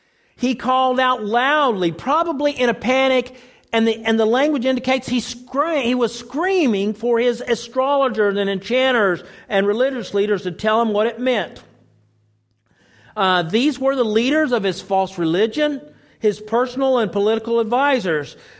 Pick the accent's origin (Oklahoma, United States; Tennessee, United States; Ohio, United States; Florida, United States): Oklahoma, United States; Now, I grew up in Oklahoma in the South, and they taught the wrong thing.